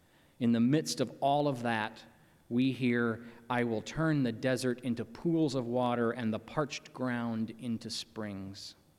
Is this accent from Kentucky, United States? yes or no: yes; Kentucky, United States; I grew up in Kentucky, and so it was a 2-day drive to the Florida beaches of Fort Myers and Tampa